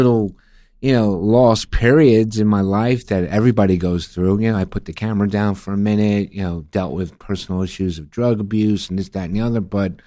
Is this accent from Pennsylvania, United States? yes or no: no; South Bronx, New York, United States; people ask me all the time when I travel the world, how was it growing up in the South Bronx?